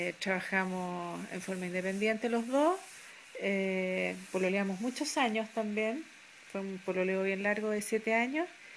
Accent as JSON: {"language": "Spanish", "town": "Viña del Mar", "region": "Valparaíso", "country": "Chile", "lives_now": "Santiago, Chile", "said": "chilena, vivo en Santiago hace varios años, éramos originalmente de Viña"}